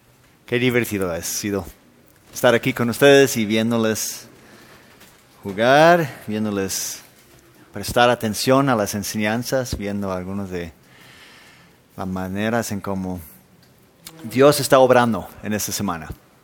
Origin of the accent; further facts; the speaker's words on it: Denmark; first language Danish; Spanish is a second language; en mi país, en Dinamarca, a veces están hablando y de repente dicen, ah, mañana